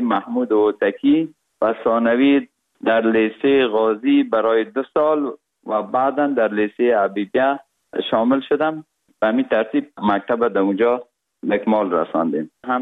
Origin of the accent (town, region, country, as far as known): Kabul, Afghanistan; born or raised there; also born or lived in Parwan